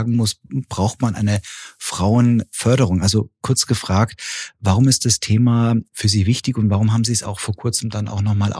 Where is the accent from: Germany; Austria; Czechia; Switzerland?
Germany; Bavaria; ich komme ja aus Bayern